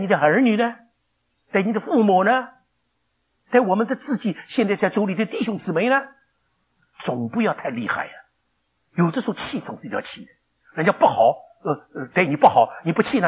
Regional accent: China; 但我们中国人现在也慢慢的跟了吗？也跟了学。

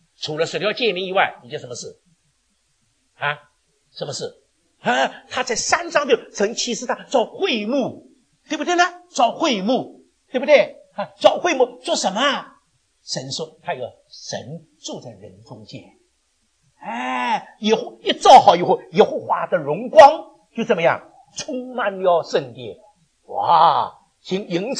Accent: China; 我们中国人叫学问，不单是学，还有什么？

